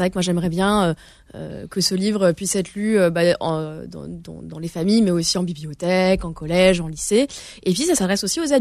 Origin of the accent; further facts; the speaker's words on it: Reims, Grand Est, France; voilà, moi je viens de Reims